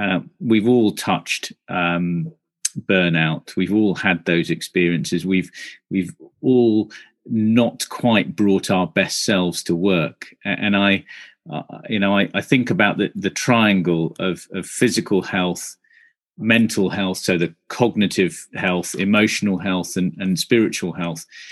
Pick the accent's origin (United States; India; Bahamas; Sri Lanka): Sri Lanka; So I hail from Sri Lanka